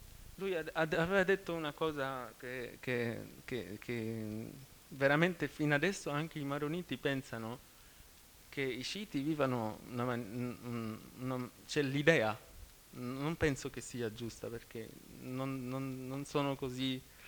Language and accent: Italian; Byblos, Keserwan-Jbeil, Lebanon; Italian is a second language; now in Italy; vengo da Biblos, sono cristiano maronita. Vivo in Italia da 4 anni.